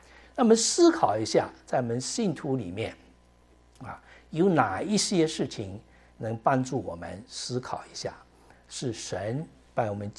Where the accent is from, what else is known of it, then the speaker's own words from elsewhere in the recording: China; 我们是中国人这里没有美国人吧